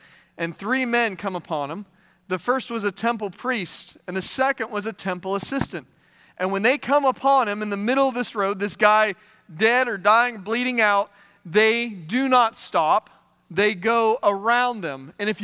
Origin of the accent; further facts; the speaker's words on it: West Virginia, United States; I'm from West Virginia. It's a little further north.